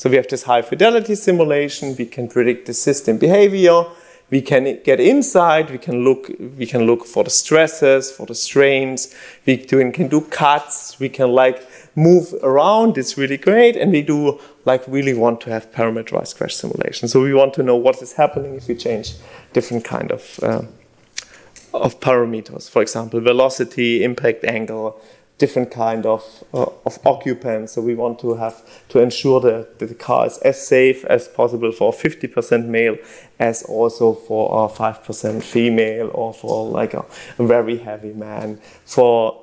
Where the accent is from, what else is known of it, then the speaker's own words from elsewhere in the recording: Stuttgart, Baden-Württemberg, Germany; English is a second language; I'm from Stuttgart, and I'm originally from Stuttgart. This is in Baden-Württemberg, close to France.